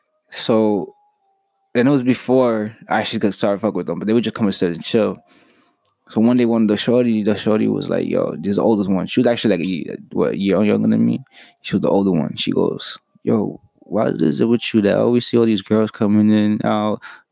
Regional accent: Queens, New York, United States; Compared to where I grew up in Queens.

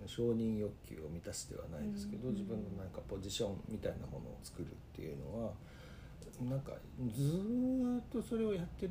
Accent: Kansai, Japan; 大阪でね、関西出身なんで、うん、大阪で4年ぐらいやったのかな、

